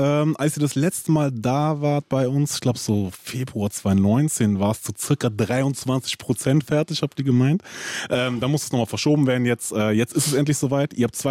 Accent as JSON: {"language": "German", "town": "Frankfurt", "region": "Hesse", "country": "Germany", "tie": "born or raised there", "said": "ich bin auch in Frankfurt groß geworden, Stadionbad, ich kenne diese ganzen Geschichten und so."}